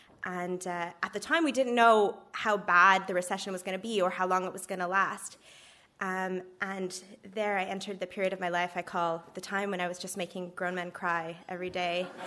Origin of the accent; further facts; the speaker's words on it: Canada; I'm originally from Canada, and I studied communication studies in university.